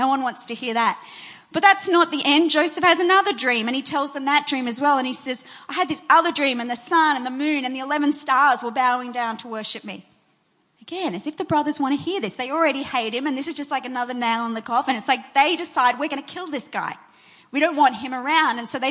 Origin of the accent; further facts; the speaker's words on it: Sydney, New South Wales, Australia; that I grew up in Sydney